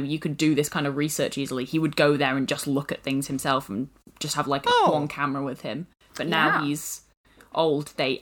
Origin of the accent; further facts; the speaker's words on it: United Kingdom; I mean, I do, but I'm British.